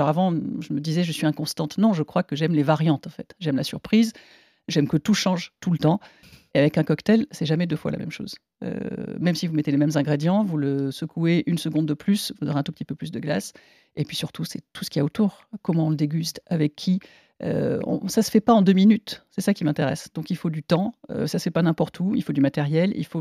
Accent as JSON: {"language": "French", "town": "Montpellier", "region": "Occitanie", "country": "France", "tie": "born or raised there", "said": "Moi, j'ai grandi à Montpellier, où on buvait des mauresques, donc du pastis avec du sirop d'orgeat."}